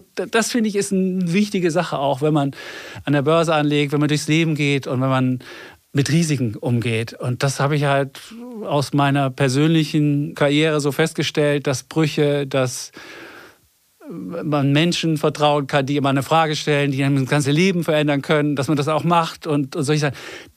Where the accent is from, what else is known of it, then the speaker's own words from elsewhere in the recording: Leipzig, Saxony, Germany; ich bin in der DDR aufgewachsen, in Leipzig.